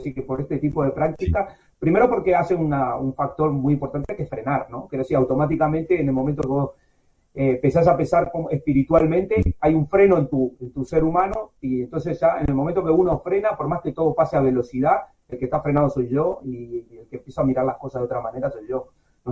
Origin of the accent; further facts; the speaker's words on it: Uruguay; born there; yo nací en el Uruguay, ahora que estamos hablando, yo nací en el Uruguay. Los uruguayos somos muy pesados con el mate.